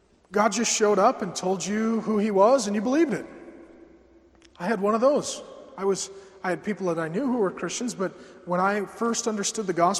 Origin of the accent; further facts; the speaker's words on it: Grand Forks, North Dakota, United States; I like to tell the story. I'm from Grand Forks, North Dakota. Is anyone from there? Nobody's from there.